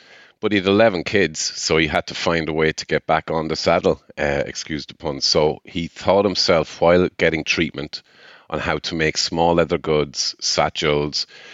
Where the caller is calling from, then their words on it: Ireland; I'm calling from Ireland.